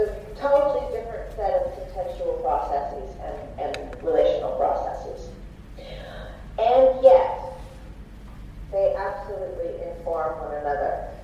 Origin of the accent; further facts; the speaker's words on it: United States; Well, I'm an American, but I also have a Swedish passport and a UK passport.